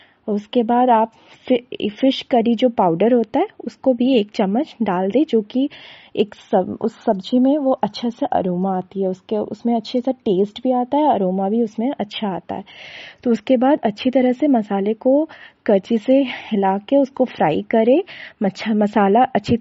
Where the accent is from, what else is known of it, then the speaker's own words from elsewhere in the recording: Bhubaneswar, Odisha, India; मैं उड़ीसा भुवनेश्वर से हूँ।